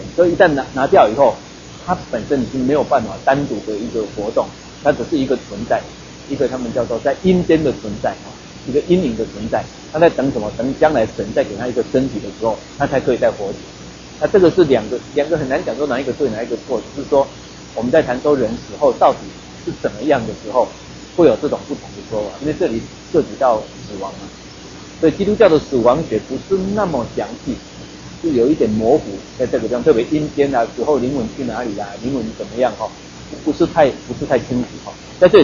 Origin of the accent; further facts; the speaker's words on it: Taiwan; 我们台湾人一般来讲，我们不敢叫爸爸妈妈的名字